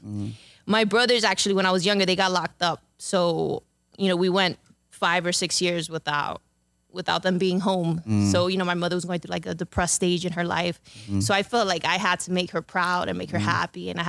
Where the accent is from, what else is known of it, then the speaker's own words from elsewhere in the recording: Queens, New York, United States; Yes, I was born and raised in Queens, mm-hmm. from New York.